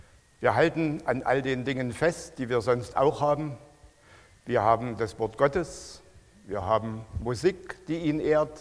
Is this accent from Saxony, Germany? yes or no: yes; Wernesgrün, Saxony, Germany; Ich komme aus Wernesgrün